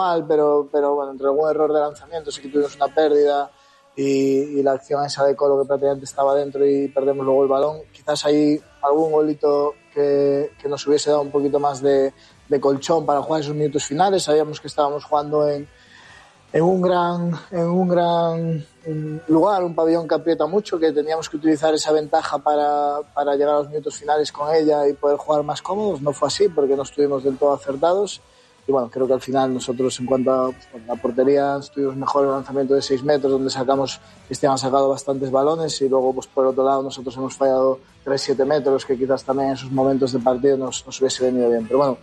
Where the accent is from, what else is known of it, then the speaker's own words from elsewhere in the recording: Galicia, Spain; Los gallegos somos muy tal